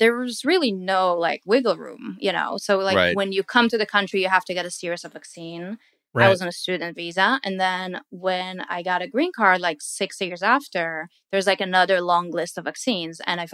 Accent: Israel; now in United States; like I come from Israel is pretty big on vaccines and I still had to do a bunch of vaccines.

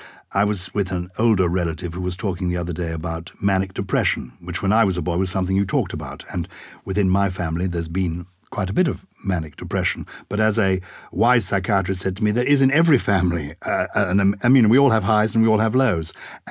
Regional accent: Glasgow, Scotland, United Kingdom; When I was growing up in Glasgow in the 90s, NEDS were everywhere.

